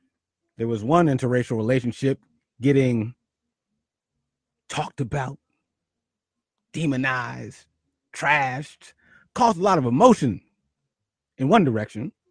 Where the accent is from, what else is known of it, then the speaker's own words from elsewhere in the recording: Philadelphia, Pennsylvania, United States; being as though I grew up in Philly and went to Philly public school.